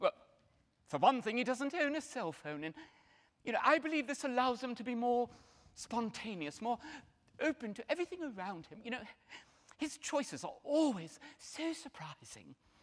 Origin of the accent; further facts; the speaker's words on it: United Kingdom; We moved here to care for Sally's old mum, and, well, at the time I thought being a Brit would give us a sort of, you know, leg up among the locals.